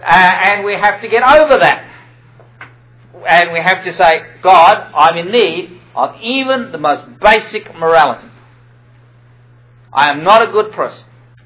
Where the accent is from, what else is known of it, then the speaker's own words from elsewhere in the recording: Australia; And now I'm Australian, and I have the gift of sarcasm.